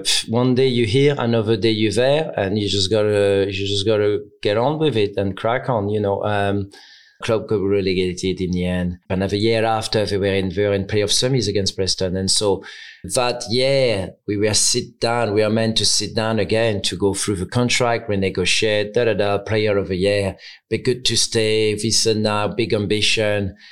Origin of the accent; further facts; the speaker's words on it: Caen, Normandy, France; And so for us, my club was my hometown Caen.